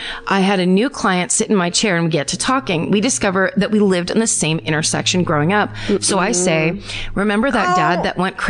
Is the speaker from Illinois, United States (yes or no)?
yes; Illinois, United States; My hometown murder happened in 1994 in a western suburb of Chicago when I was 10 years old.